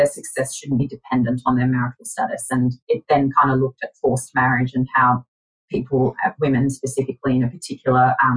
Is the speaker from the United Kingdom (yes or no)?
no; Iran; now in Australia; born and raised in Iran and then migrated to Australia.